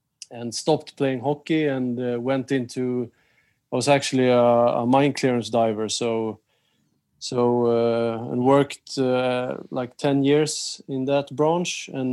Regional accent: Stockholm, Stockholm County, Sweden; English is a second language; I grew up in the southern part of Stockholm, in the archipelago. It's a community that's pretty close to the ocean. But still, as a Swede

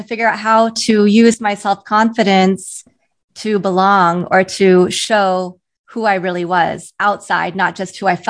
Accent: Kansas, United States; I think growing up, I grew up in Kansas, not a lot of Asian faces, not a lot of half Asians

